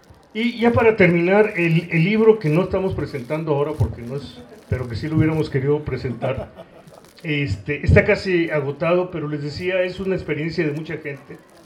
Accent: Oaxaca, Mexico; porque la mayoría de los autores venimos de Oaxaca

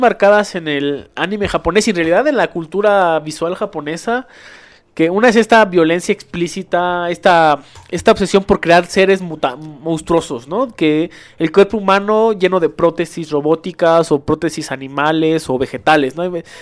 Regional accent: Mexico; México y en América Latina estamos muy familiarizados con el anime porque están en nuestro idioma y en nuestro acento.

